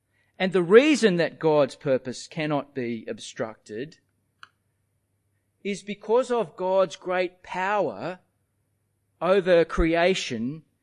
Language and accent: English; New South Wales, Australia; I come originally from New South Wales